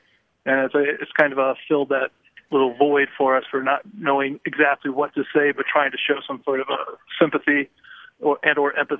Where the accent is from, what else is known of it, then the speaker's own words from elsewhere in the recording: Grapevine, Texas, United States; I'm from Grapevine, Texas.